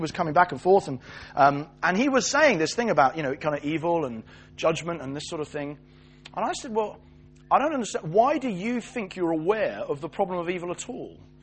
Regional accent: United Kingdom; because we're British

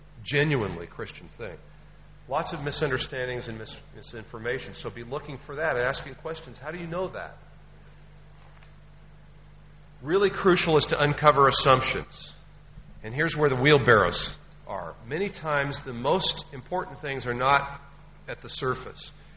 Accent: United States; Growing up in the United States, we thought of the Salem witch trials as hundreds of women burned to death.

